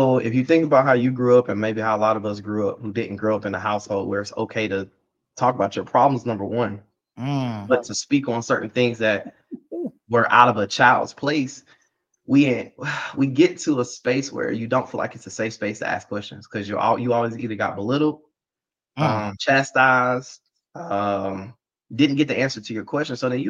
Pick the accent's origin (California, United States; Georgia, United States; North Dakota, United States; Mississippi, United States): Georgia, United States; Savannah; I'm from Savannah. I'm not from Atlanta. Like, so we moved away from home long ago.